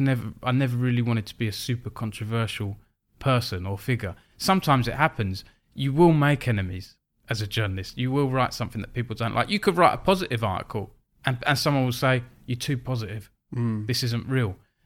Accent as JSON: {"language": "English", "town": "Billericay", "region": "East of England", "country": "United Kingdom", "tie": "born or raised there", "said": "Yeah, I had a little game shop near me where I grew up in Billericay."}